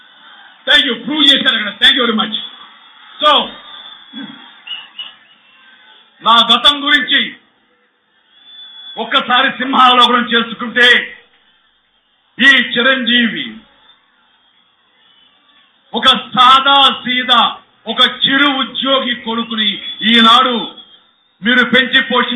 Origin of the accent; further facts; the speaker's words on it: Nidadavolu, Andhra Pradesh, India; 3 ఏళ్ల వయసులో అమ్మ నిడదవోల్లో కాలువ నుంచి నీళ్లు తీసుకురావడానికి ఒక పక్క నన్ను ఎత్తుకుని